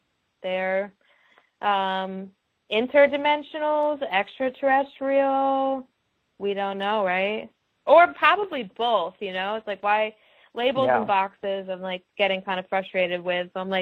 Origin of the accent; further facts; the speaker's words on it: New York, United States; I'm from the Adirondack, like, the capital region of New York, but also spending a lot of time in the southern tip of the Adirondacks in New York.